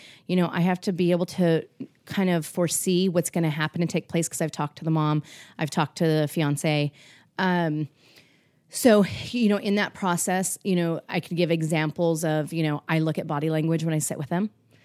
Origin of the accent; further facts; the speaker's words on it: Wyoming, United States; I'm originally from Wyoming. Like you never meet a stranger when you're from Wyoming.